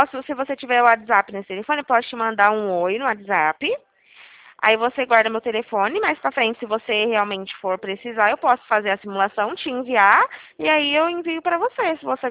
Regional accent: Presidente Prudente, São Paulo, Brazil; sou de Prudente.

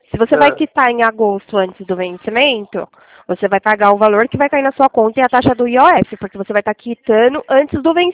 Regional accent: Sorocaba, São Paulo, Brazil; Não, eu sou de Sorocaba.

